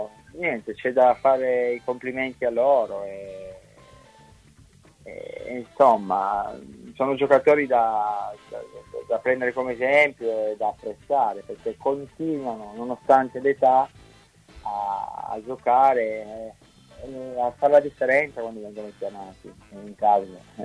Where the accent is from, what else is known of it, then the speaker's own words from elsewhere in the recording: Turin, Piedmont, Italy; io sono nato a Torino, sono cresciuto